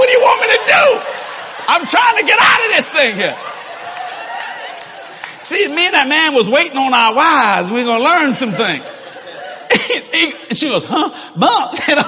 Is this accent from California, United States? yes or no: no; New Orleans, Louisiana, United States; Are you from Hawaii? Nope. From New Orleans. Pleased to meet you.